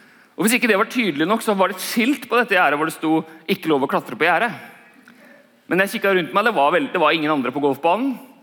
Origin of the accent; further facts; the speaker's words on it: Larvik, Vestfold, Norway; Jeg spilte golf hjemme I Larvik.